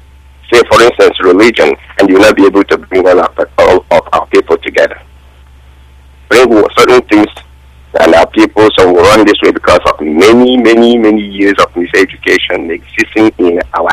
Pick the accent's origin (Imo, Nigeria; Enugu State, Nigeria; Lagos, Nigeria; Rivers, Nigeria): Imo, Nigeria; now in United States; Oh, I'm from Imo State.